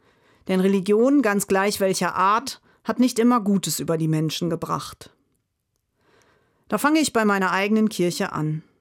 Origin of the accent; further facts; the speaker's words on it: Lower Saxony, Germany; Ich bin im Emsland groß geworden, bin dort quasi klassisch-katholisch sozialisiert.